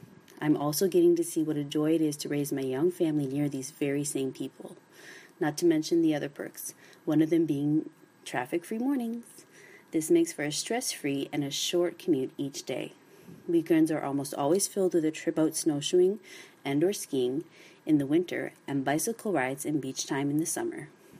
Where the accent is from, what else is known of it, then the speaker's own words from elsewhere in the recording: Gaspé, Quebec, Canada; lucky people who get to say I'm from Gaspé. However, it did not make it any easier for me to discover what career I wanted to pursue. Growing up in town, I went to English elementary school, high school